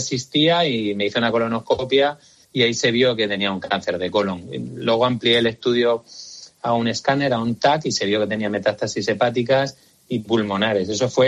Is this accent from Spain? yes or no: yes; Seville, Andalusia, Spain; born there; yo soy español, es decir, que nací en Sevilla.